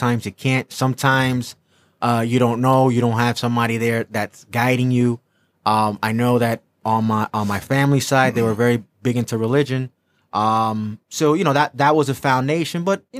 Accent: Brooklyn, New York, United States; Well, I'm originally from Brooklyn.

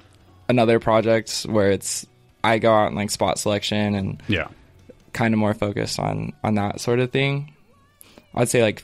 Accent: Wyoming, United States; Yeah. I was born in Wyoming in like a pretty small town.

